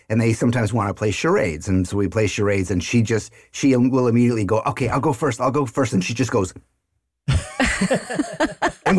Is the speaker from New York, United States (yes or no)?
yes; New York, United States; I am in a small town outside of Austin, Texas. I've been here for the last 10 years. Originally, I am a New Yorker. Tried and fucking true. And I'm still a New Yorker. I'm not a Texan.